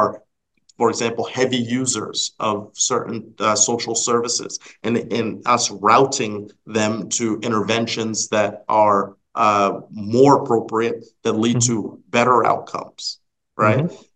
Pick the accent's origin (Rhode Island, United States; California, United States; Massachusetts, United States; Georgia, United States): Rhode Island, United States; I'm from Rhode Island. Climate mm-hmm. change is already impacting us.